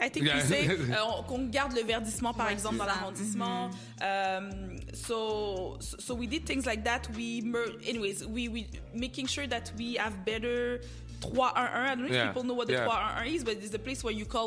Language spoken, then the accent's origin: English; DR Congo; Comment dire, je viens vraiment finalement d'une famille qui était pauvre. Donc moi, I come from the eastern part of the Congo.